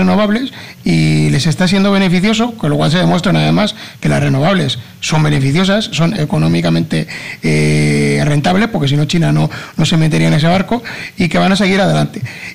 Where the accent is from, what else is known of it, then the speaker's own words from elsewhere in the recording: Spain; si un país como España, que estamos con unos índices de sol y de viento como ningún otro país, no lo utilizamos, es porque somos tontos directamente.